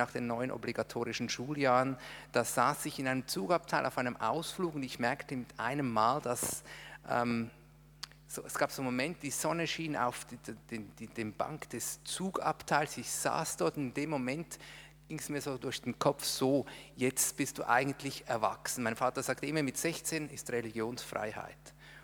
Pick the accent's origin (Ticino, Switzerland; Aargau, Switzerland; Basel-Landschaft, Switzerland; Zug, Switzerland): Aargau, Switzerland; born there; now in Zürich, Switzerland; Schweiz, Zürich, gebürtiger Aargauer. Das ist so etwas nordwestlich vom Kanton Zürich.